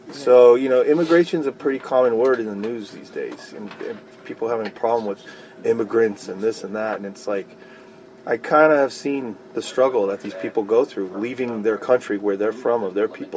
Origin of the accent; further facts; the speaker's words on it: New Jersey, United States; On the East Coast, where I grew up in New Jersey, they have storms every night in the summer.